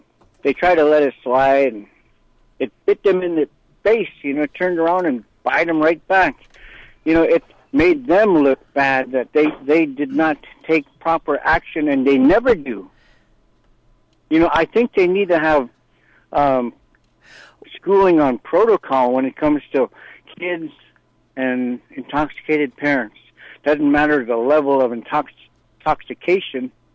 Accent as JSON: {"language": "English", "town": "Bethel", "country": "United States", "tie": "born or raised there", "said": "Hey, this is … in beautiful downtown Bethel. Yes. Bethel is my hometown"}